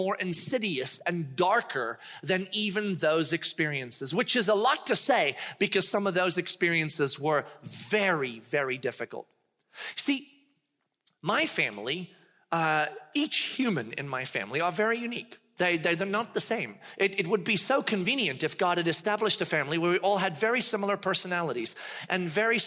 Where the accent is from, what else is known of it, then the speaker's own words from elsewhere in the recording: South Africa; born there; I was born in South Africa and my wife was born in Spain.